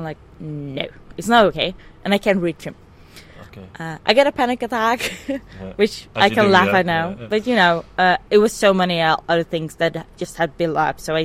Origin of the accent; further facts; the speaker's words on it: Sweden; And since I come from Sweden, I would probably bring someone from Sweden and talk Swedish with that person